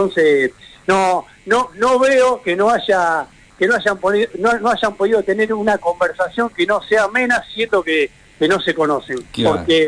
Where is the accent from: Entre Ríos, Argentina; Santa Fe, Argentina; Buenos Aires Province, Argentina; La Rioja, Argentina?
Santa Fe, Argentina; Rosario; Soy de Rosario, yo estoy radicado acá en Rosario, hace mucho tiempo que hicimos base acá con mi señora